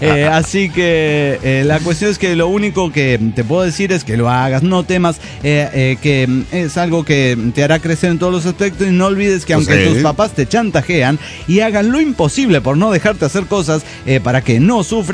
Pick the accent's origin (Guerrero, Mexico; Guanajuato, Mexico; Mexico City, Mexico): Mexico City, Mexico; Cuajimalpa; de Cuajimalpa, México.